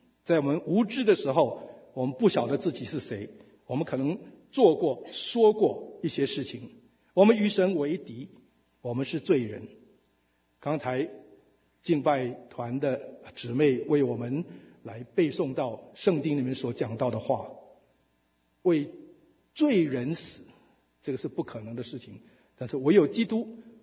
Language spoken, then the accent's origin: Chinese; Xiamen, Fujian, China; first language Xiamen Hokkien; Chinese is a second language; now in Taiwan; 我在台湾40年，我原来是厦门人，所以我的母语是厦门话，我到台湾才学国语，